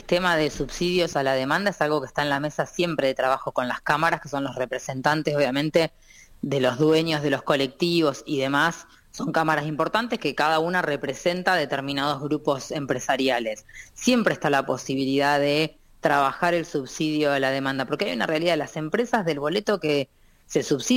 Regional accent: Necochea, Buenos Aires Province, Argentina; born there; De Necochea. Es? Necochea, costa de la provincia de Buenos Aires.

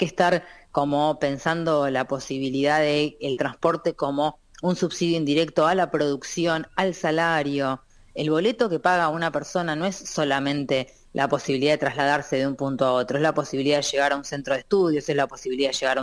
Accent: Necochea, Buenos Aires Province, Argentina; born there; De Necochea. Es? Necochea, costa de la provincia de Buenos Aires.

